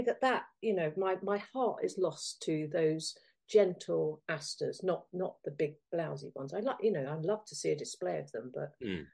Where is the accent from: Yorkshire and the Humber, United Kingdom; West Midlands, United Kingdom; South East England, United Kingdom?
South East England, United Kingdom; Farnborough; And so where I grew up in Farnborough, it was sand, basically, you know, totally the opposite.